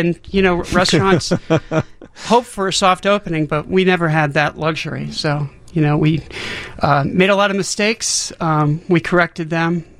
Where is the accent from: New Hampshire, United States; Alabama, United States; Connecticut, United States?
Connecticut, United States; New Haven; I grew up in New Haven, went to school there. My three brothers, my folks, and we grew up eating this great pizza in New Haven.